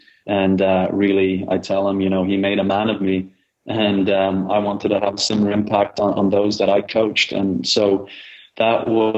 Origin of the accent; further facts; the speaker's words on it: Ireland; growing up in Ireland